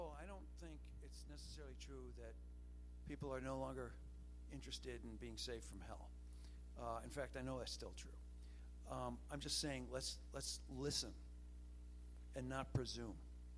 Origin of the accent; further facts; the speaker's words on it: Hamilton, Ontario, Canada; when I was growing up in Canada, I used to read French. I learned French off the back of cereal boxes. Everything was in French and English in Canada, even though nobody in Hamilton, Ontario spoke French.